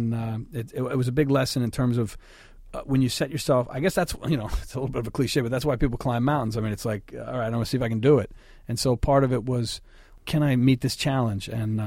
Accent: New York, United States; I grew up in Long Island, and people became firemen and policemen and teachers.

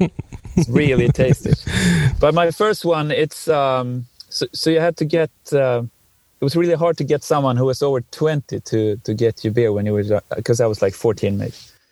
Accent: Dalarna County, Sweden; English is a second language; It's called Oppigård. They have the brewery really close to my hometown.

